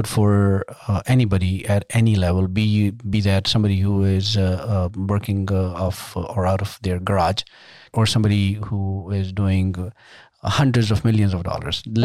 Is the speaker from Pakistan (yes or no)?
yes; Pakistan; now in Sugar Land, United States; I am originally an immigrant. I was born in Pakistan. Grew up in Pakistan. I came here, as I said, about 20 years ago.